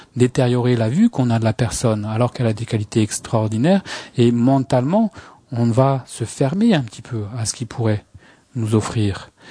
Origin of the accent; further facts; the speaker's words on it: France; on est français, on est mal barré